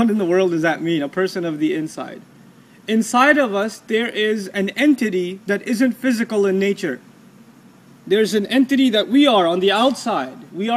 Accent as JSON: {"language": "English", "region": "Texas", "country": "United States", "said": "I come from Texas, we don't see much of those, right?"}